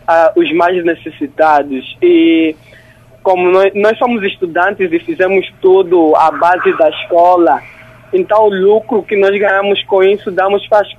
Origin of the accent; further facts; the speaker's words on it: Angola; moved away as an adult; now in Brazil; Sou angolano, sim, sou angolano.